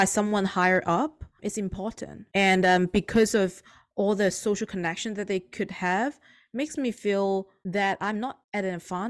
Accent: Hong Kong; English is a second language; now in Australia; As I'm like born and brought up in Hong Kong, right? So I don't get as much of inside joke or the inside cultural sense of humor that Aussie share.

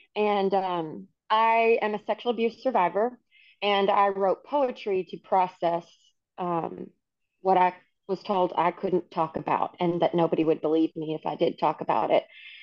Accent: La Arena, Texas, United States; I'm from La Arena, Texas.

